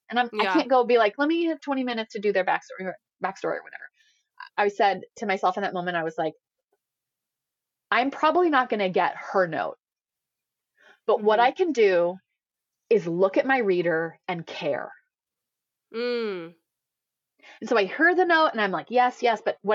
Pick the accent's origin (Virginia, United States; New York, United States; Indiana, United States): Indiana, United States; Especially I'm come from Indiana, right?